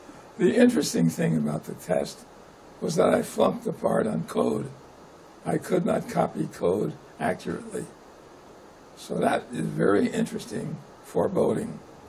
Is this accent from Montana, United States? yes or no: no; California, United States; also born or lived in New York City, United States; I was born in New York City. My parents were secular Jews. Came the Depression. Dad thought there might be a future in California. So I spent 8.5 years in California getting my education, becoming a sort of a California kid.